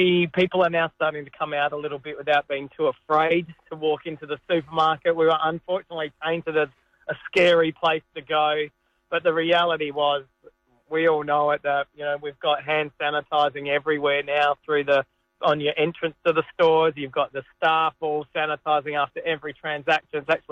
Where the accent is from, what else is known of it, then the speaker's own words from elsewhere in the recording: Australia; I would be honoured to do that and show the Australian people that we are really Australian.